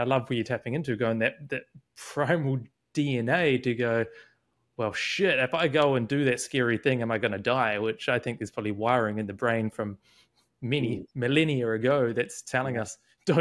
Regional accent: New Zealand; also born or lived in Australia; And I'm from New Zealand, but have spent years in Australia.

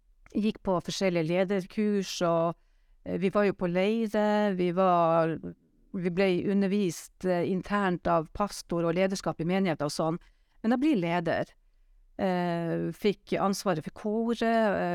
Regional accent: Narvik, Nordland, Norway; Jeg fikk en invitasjon til å komme i Misjonskirka hjemme i Narvik.

